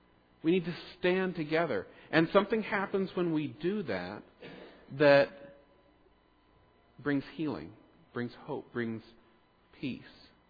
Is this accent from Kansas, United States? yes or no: yes; Kansas, United States; And I'm from Kansas, and in Kansas you have tornadoes.